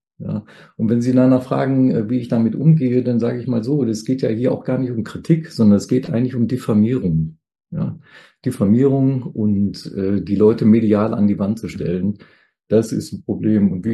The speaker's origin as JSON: {"language": "German", "region": "North Rhine-Westphalia", "country": "Germany", "tie": "born or raised there", "said": "Also ich bin ja ein Kind des Ruhrpotts"}